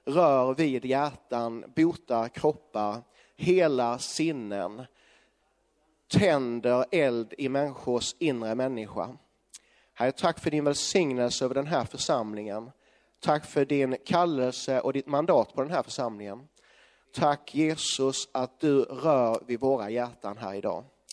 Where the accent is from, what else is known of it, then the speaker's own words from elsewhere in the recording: Skåne, Sweden; accent: Scanian; Jag hoppas ni förstår när jag pratar. Jag pratar skånska. Ibland så börjar folk prata engelska när man talar skånska till dem.